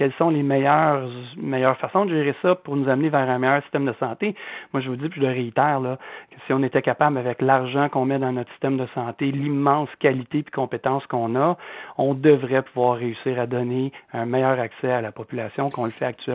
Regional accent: Saint-Jean-sur-Richelieu, Quebec, Canada; je suis de Saint-Jean

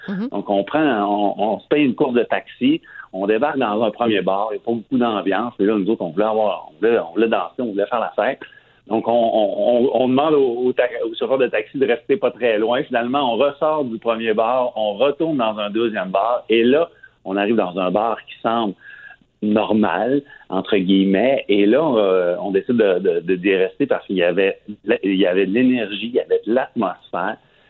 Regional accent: Quebec, Canada; Mais là, on réalise que nous, on est des Canadiens, puis si on se fait prendre dans un bar comme ça, ben la loi, c'est la loi russe.

